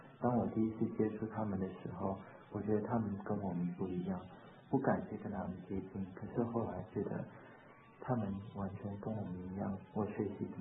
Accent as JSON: {"language": "Chinese", "country": "Vietnam", "also_born_or_lived": "Taiwan", "moved": "yes", "lives_now": "United States", "said": "是因为我是越南的华侨的关系，所以我在台湾高中毕业之后就离开了台湾到美国来"}